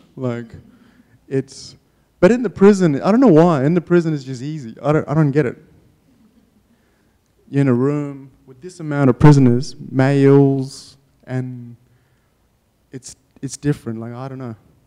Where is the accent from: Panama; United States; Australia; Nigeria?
Australia; Broome, Western Australia; Growing up in Broome, you're very isolated. So it's like you're hidden away from the world. And even moving down here was scary, but then I adjusted.